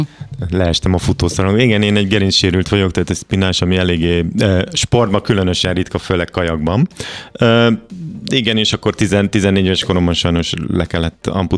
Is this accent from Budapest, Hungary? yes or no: yes; Budapest, Hungary; én nem ilyen közegben nőttem föl, hanem Kőbányán, ahol mentünk az utcán, és gengszterkedtünk idézőjelben, ugye, hát ahogy a gyerekek